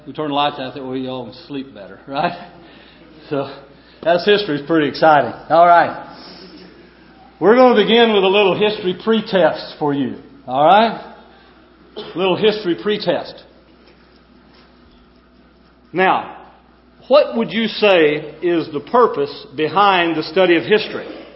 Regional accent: Arkansas, United States; You just remember, I'm from Arkansas, so we don't have a whole lot of pretense being from Arkansas.

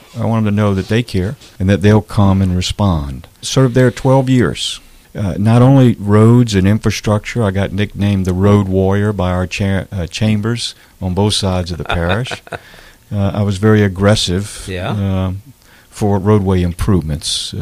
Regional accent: Slidell, Louisiana, United States; I grew up here in Slidell, a lifelong resident.

